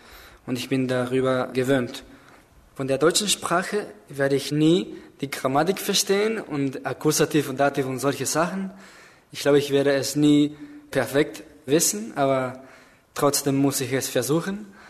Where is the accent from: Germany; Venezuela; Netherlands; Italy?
Venezuela; Caracas, Capital District; German is a second language; Ich komme aus Venezuela in Südamerika, aus der Hauptstadt. Sie heißt Caracas. Ich bin 17 Jahre alt. Ich bin 1996 geboren. Ich bin ein Student noch.